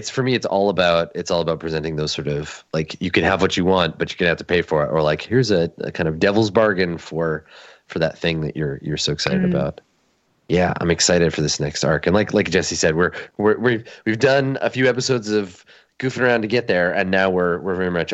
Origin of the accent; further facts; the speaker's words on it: Canada; remember that I am from Canada.